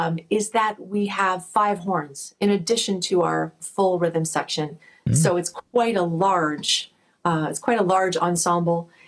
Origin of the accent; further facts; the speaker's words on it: Toronto, Ontario, Canada; So I'm from Toronto, as I mentioned, from Scarborough specifically.